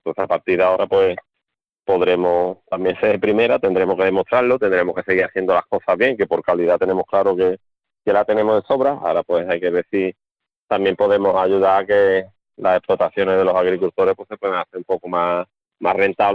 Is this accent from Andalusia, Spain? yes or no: yes; Trebujena, Andalusia, Spain; lo que siempre he dicho yo aquí en mi pueblo, en cuanto a calidad de los mostos de Trebujena